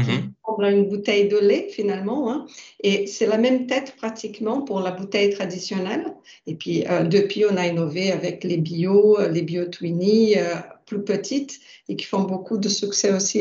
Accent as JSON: {"language": "French", "country": "Brazil", "second_language": "French", "said": "Ma culture, je suis brésilienne, donc je viens d'un pays nouveau"}